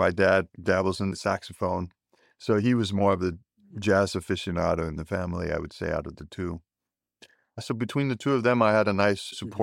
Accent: Hellerup, Capital Region of Denmark, Denmark; English is a second language; I grew up in Hellerup, the suburb to Copenhagen. It's a little bit north of the city and very safe and pure.

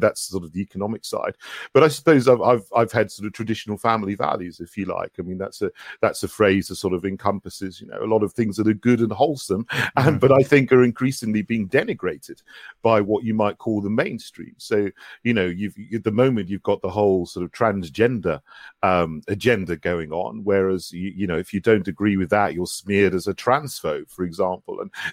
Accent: South East England, United Kingdom; also born or lived in St Andrews, United Kingdom; I grew up in West Sussex. My mother was English. My father was Jamaican

